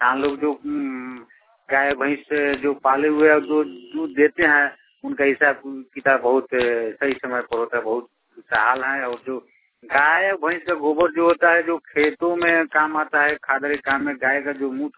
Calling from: Motihari, Bihar, India; घर पसरामपुर थाना तुरकुलिया जिला पूर्वी चंपारण मोतिहारी, मैं आइडिया क्लब मोतिहारी से बोल रहा हूँ।

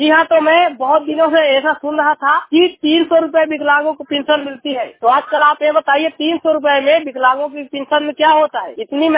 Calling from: Mori, Madhya Pradesh, India; District Satna से ग्राम मोड़ी से।

